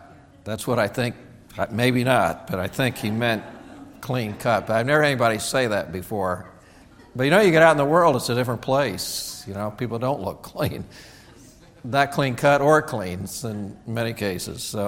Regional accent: Indiana, United States; Somehow I feel like I'm from Indiana. I grew up there. That's my home.

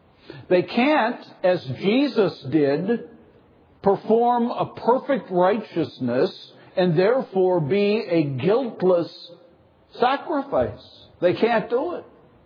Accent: New Brunswick, Canada; I grew up in New Brunswick, one of the poorest provinces in Canada.

